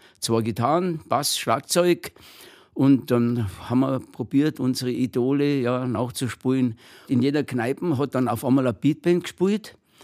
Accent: Schongau, Bavaria, Germany; born there; also born or lived in Landsberg am Lech; now in Munich, Germany; Ja, aber ich bin ein echter Bayer, Oberbayer. Ich bin in Schongau am Lech geboren. Und dann in Landsberg in die Schule gegangen, katholische Knabenschule Landsberg am Lech.

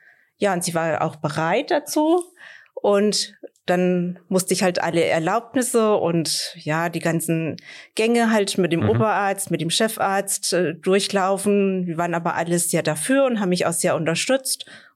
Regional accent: Künzell, Hesse, Germany; Ich komme aus Lütter.

